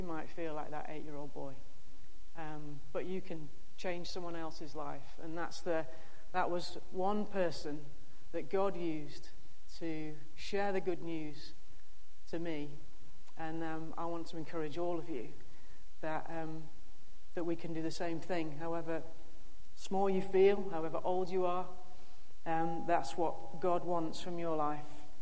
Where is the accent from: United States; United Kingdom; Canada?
United Kingdom; England; I grew up in England. In a non-Christian home, less than 2% of people even go to church in England.